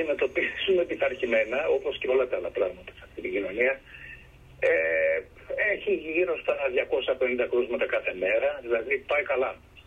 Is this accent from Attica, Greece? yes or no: yes; Piraeus, Attica, Greece; Εγώ γεννήθηκα και μεγάλωσα στον Πειραιά. Στον Πειραιά, εκεί πήρα σχολείο.